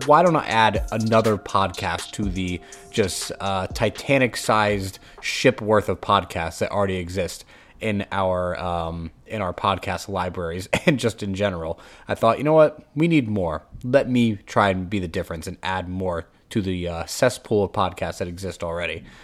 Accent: Connecticut, United States; I am from Connecticut, so if you guys didn't know that, big UConn fan here.

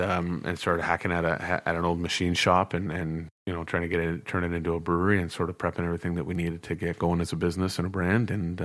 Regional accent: British Columbia, Canada; born or raised there; also born or lived in Toronto

